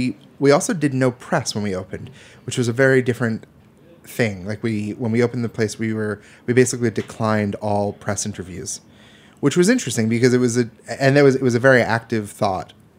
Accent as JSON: {"language": "English", "region": "East Coast", "country": "United States", "tie": "born or raised there", "said": "maybe this is growing up on the East Coast, there's like a slight attraction to like misery."}